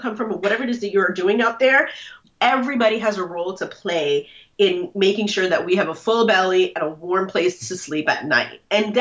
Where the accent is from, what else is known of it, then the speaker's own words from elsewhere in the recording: United States; As a Muslim American who really sort of came of age post 9/11, my relationship with patriotism is very loud.